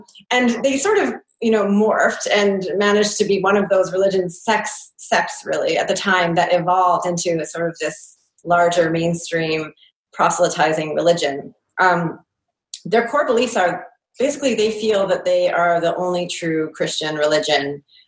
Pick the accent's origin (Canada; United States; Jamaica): Canada; My grandparents, I'm from Canada, and they were, they studied as adults and converted and got baptized.